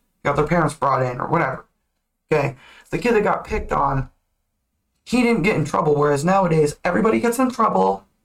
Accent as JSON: {"language": "English", "country": "Philippines", "said": "And then there was one that used to make fun of me for being Filipino because he didn't even know what the Philippines was."}